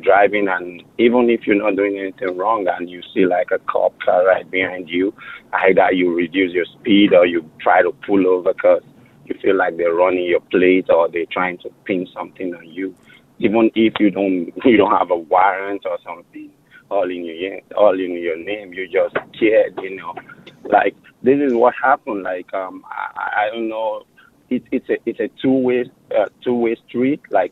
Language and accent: English; Mount Vernon, New York, United States; I'm from Mount Vernon. My aunt is in New Jersey.